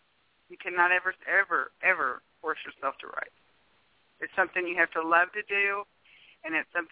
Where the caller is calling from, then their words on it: Wyoming, United States; I'm actually calling from Wyoming, and I guarantee you it is colder here than there.